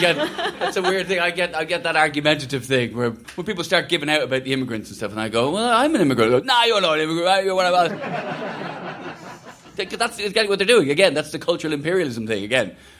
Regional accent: United Kingdom; When I'm trying to get in New Zealand, I'm British.

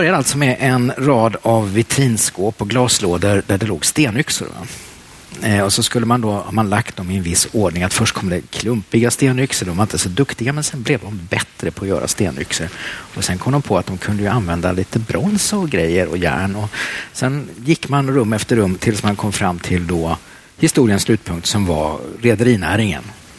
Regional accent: Västervik, Kalmar County, Sweden; i den stad där jag växte upp, Västervik, en liten stad på östkusten

